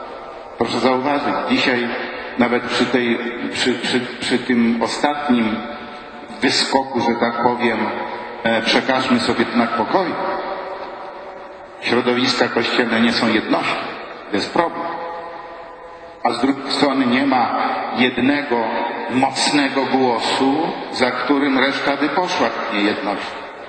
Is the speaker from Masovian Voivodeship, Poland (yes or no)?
yes; Masovian Voivodeship, Poland; born there; Ja się czuję Polakiem, ja się urodziłem na Mazowie.